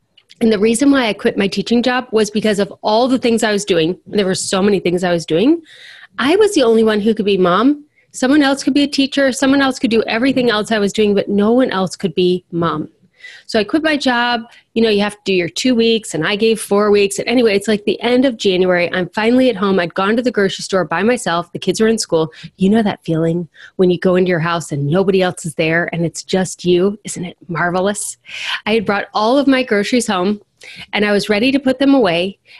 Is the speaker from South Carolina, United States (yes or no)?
no; Cincinnati, Ohio, United States; I'm from Cincinnati, Ohio, and Cincinnati is the chili capital of the world.